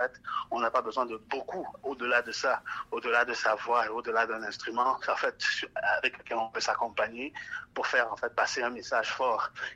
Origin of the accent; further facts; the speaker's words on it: Cameroon; je viens du Cameroun qui est aussi un pays bilingue et donc je viens d'une famille majoritairement francophone